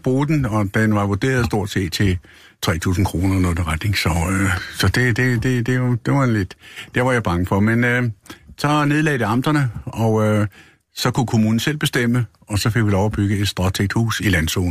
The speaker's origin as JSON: {"language": "Danish", "town": "Frederiksberg", "region": "Capital Region of Denmark", "country": "Denmark", "said": "Jeg er fra Frederiksberg."}